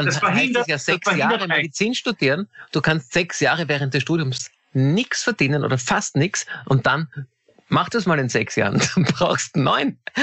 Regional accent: Austria; Das ist bei uns in Österreich zum Beispiel umgekehrt, aber egal.

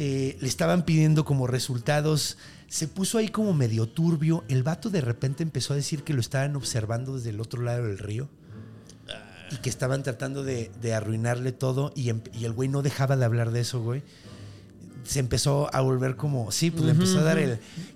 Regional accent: Yucatán, Mexico; Lo dije como yucateco, ¿no?

